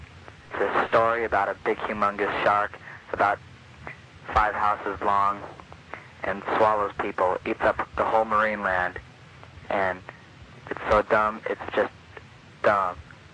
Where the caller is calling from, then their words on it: Sherman Oaks, California, United States; from Sherman Oaks